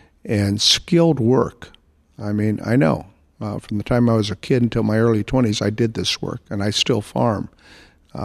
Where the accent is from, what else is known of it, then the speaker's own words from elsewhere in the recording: California, United States; And in the case of California, my home state, 44% of our agriculture is exported.